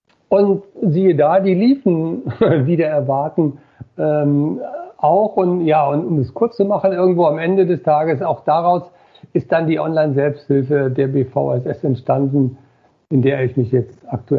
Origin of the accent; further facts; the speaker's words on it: Eifel, Germany; ich bin aufgewachsen in der Eifel